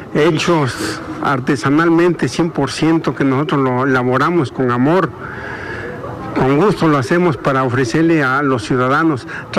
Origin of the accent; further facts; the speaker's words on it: Metepec, Morelos, Mexico; Me da gusto ser 100% de Metepec, mi pueblo, que muchos no conocen, pero los invitamos a que conozcan. Estamos entre Ocuituco y Tetela.